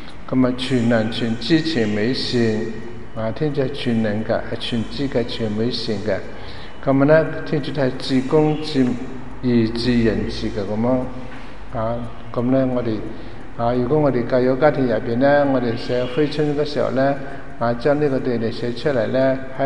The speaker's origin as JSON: {"language": "Cantonese", "country": "China", "said": "在我们中国人呢在中国大陆很多教会呢很多礼物"}